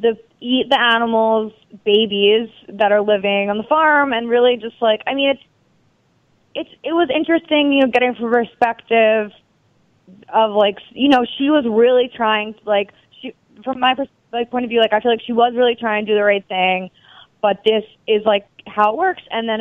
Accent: Long Island, New York, United States; I grew up in Long Island, so like, you know, like I grew up in the suburbs.

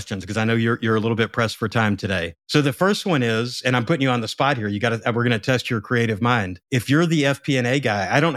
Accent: the South, United States; accent: Southern; I can come in and not try to hide my Southern accent and talk about some geeky number stuff.

